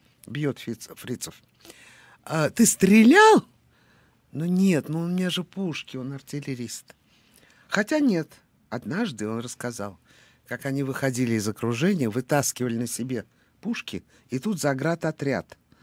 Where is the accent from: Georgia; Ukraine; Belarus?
Ukraine; Western Ukraine; also born or lived in Moscow, Russia; Родилась в Москве, а детство было там.